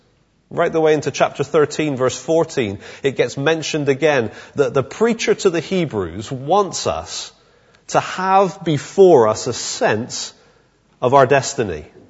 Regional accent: United Kingdom; I know we're largely British and very reserved

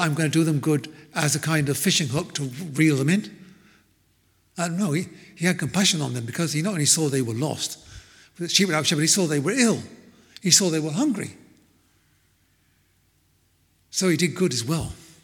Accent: United Kingdom; Of course, we're British, aren't we?

